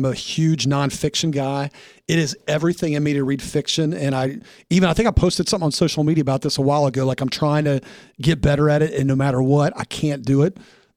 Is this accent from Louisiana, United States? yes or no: no; Springfield, Ohio, United States; I'm from Springfield, Ohio. That's where I live.